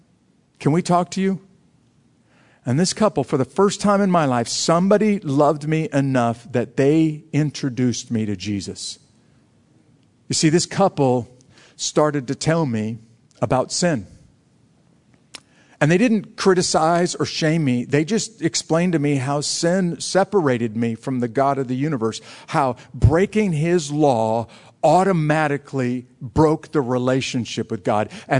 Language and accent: English; Fort Benning, Georgia, United States; it happens in my hometown in Fort Benning, Georgia.